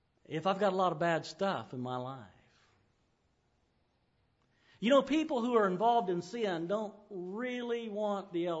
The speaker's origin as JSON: {"language": "English", "region": "West Virginia", "country": "United States", "said": "Now I'm from Ritchie County."}